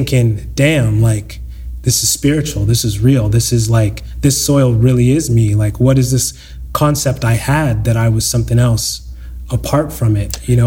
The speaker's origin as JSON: {"language": "English", "country": "Canada", "said": "And then also as a Canadian, we don't have that, we don't have the best lens on ourselves, right?"}